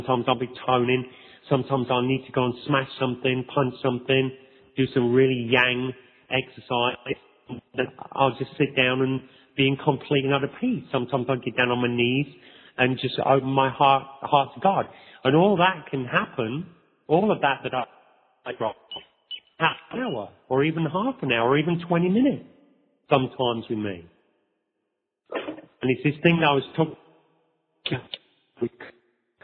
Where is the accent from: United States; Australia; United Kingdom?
United Kingdom; England; which we were because we're English